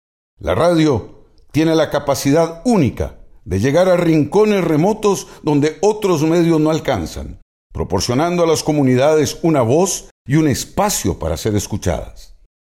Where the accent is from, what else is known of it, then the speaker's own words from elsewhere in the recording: Costa Rica; pero sobre todo como costarricense